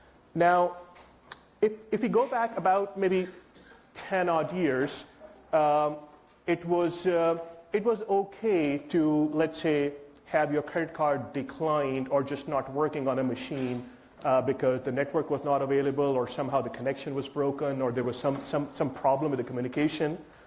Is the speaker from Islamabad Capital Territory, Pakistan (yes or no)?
yes; Islamabad, Islamabad Capital Territory, Pakistan; I came all the way from Islamabad, Pakistan, to talk to you about clustering.